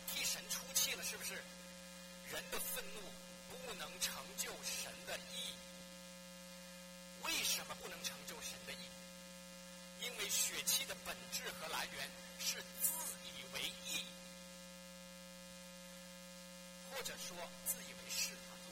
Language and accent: Chinese; China; 我们从大陆来